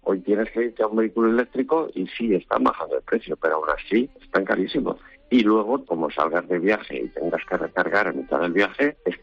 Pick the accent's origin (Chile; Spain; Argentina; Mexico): Spain; Jadraque, Castilla-La Mancha; En mi pueblo, en Jadraque, he visto coches meter un cable por una ventana en un restaurante para poder volver a Madrid.